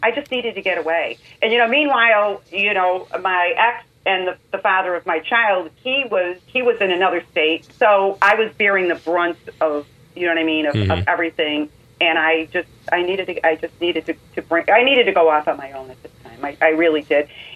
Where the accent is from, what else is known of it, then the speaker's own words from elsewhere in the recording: Chicago, Illinois, United States; a lot of it, is written with that Chicago droll humor, you know, too, because, you know, I am a Chicagoan.